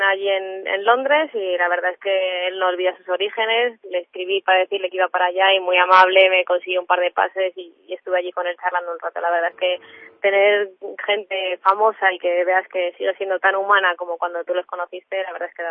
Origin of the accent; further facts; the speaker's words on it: Fuenlabrada, Community of Madrid, Spain; soy del Parque Granada de Fuenlabrada